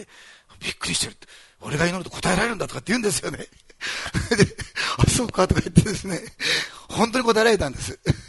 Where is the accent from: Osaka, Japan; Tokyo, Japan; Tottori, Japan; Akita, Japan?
Osaka, Japan; born there; 私大阪生まれで、大阪ってのはせっかちな町なんです